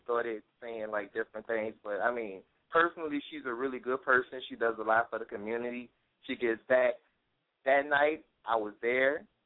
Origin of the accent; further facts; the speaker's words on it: Houston, Texas, United States; I'm from Houston.